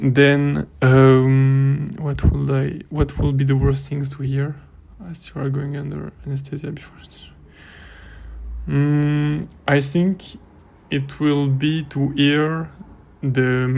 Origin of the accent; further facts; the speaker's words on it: Cannes, Provence-Alpes-Côte d'Azur, France; English is a second language; I am 21 years old. I'm from Cannes, around Cannes. It's a city like Le Cannet.